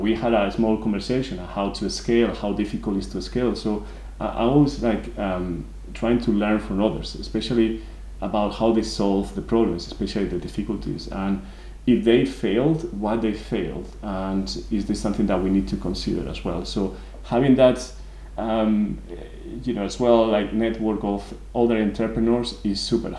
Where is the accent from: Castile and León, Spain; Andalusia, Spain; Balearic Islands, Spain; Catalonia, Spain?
Castile and León, Spain; Salamanca; English is a second language; now in Leeds, United Kingdom; So my hometown is Salamanca, Spain. Someone may claim that it's the most beautiful city in the world.